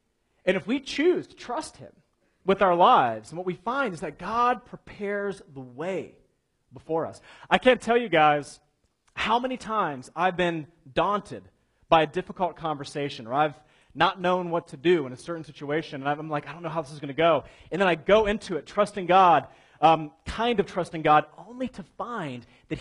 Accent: Columbus, Ohio, United States; Now, because we're from Columbus, we're used to, when we think of a river, we think of like the pathetic little Scioto, right?

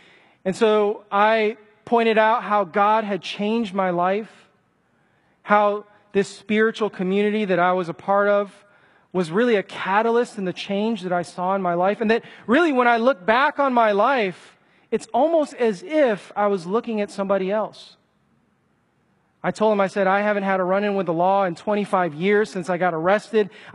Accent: Chicago, Illinois, United States; I grew up in Chicago in the 90s when gang violence was on the rise.

